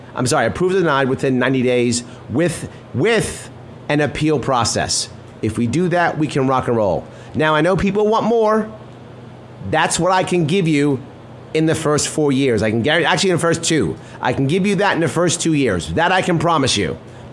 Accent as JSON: {"language": "English", "town": "North Great River", "region": "New York", "country": "United States", "tie": "born or raised there", "also_born_or_lived": "Manhattan / South Bronx", "said": "As a teenager, though, I grew up outside of Central Islip. I went to Central Islip High School. I grew up in a smaller place called North Great River"}